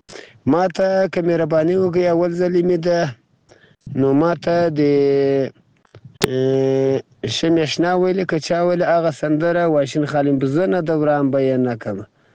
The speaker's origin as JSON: {"language": "Pashto", "region": "Zabul", "country": "Afghanistan", "lives_now": "Iran", "said": "د زابل ولایت خاکیابوان دی ولسوالۍ د اجنیم د کلی اوسیدونکی یم."}